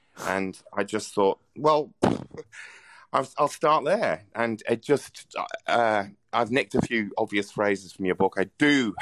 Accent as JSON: {"language": "English", "region": "Wales", "country": "United Kingdom", "lives_now": "London, United Kingdom", "said": "I'm not a Londoner by birth. I'm Welsh, as you know."}